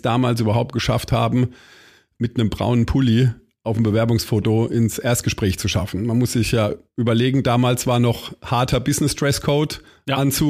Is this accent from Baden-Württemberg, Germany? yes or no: yes; Baden-Württemberg, Germany; meiner pfälzischen oder kurpfälzischen Herkunft, muss man sagen. Wir sind ja Kurpfälzer.